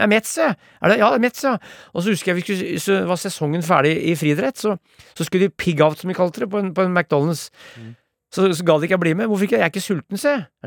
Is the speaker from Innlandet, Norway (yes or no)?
yes; Brumunddal, Innlandet, Norway; Det sa, vi Brumunddal. Sa det Brumunddal, ja.